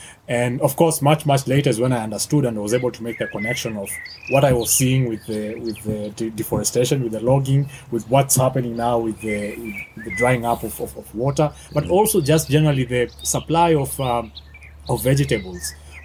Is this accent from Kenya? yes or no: yes; Njoro, Nakuru County, Kenya; So I grew up in Njoro, and from our house, looking on the horizon, those days growing up as a little boy, I could see kind of the canopy of the Mau forest.